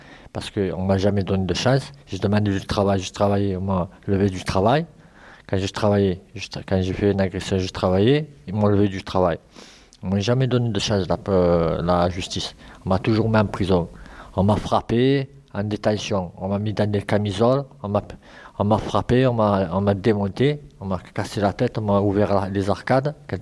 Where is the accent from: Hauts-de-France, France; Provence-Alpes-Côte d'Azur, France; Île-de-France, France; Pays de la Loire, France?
Provence-Alpes-Côte d'Azur, France; Marseille; born there; moi je suis né ici … Je suis venu ici à l'âge de. Je suis né ici à Marseille.